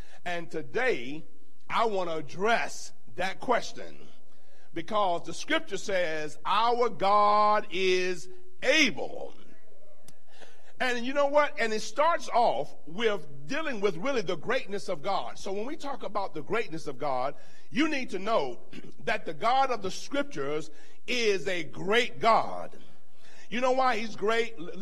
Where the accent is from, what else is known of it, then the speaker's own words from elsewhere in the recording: Deep South, United States; particularly because our ancestry is in the Deep South, I'm from the Deep South